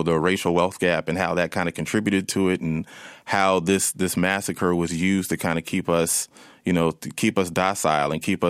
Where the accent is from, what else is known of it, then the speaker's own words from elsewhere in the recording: Tulsa, Oklahoma, United States; because I'm from Tulsa. I'm living in the city.